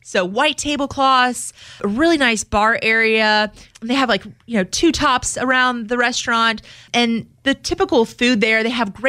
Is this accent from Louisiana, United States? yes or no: yes; Louisiana, United States; I'm from South Louisiana, but I don't know about some mussels.